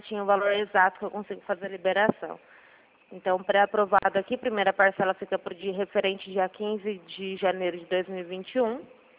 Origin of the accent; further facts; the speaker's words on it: Araçatuba, São Paulo, Brazil; Não, eu sou de Araçatuba.